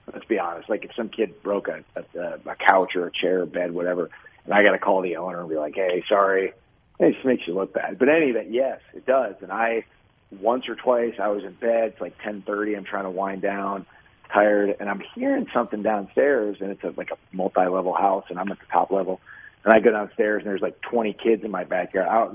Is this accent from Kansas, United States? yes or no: yes; Wichita, Kansas, United States; See, I grew up in Wichita.